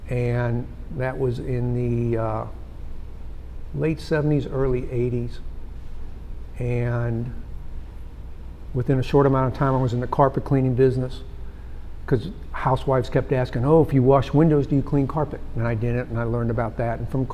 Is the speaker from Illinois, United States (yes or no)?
no; St. Louis, Missouri, United States; I grew up in St. Louis, which you know is a barbecue area.